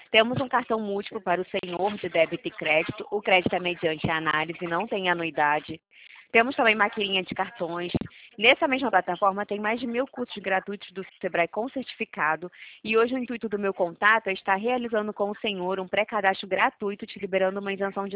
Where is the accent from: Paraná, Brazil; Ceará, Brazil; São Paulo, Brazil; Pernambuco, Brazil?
Ceará, Brazil; Ibiapina; Eu sou cearense também.